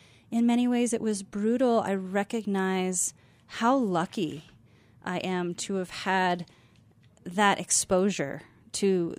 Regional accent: Aspen, Colorado, United States; that's definitely what it did for me as a child growing up in Aspen. I grew up in some of the very first affordable housing units in Snowmass.

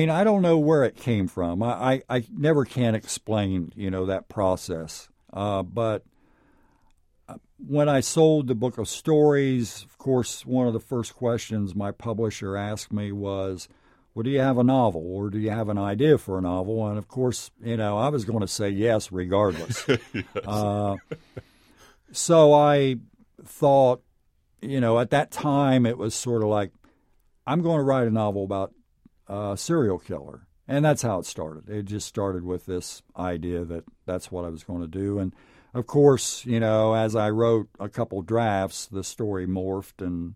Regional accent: Knockemstiff, Ohio, United States; Yeah, I grew up in Knock 'em Stiff, and the name was just too good not to use.

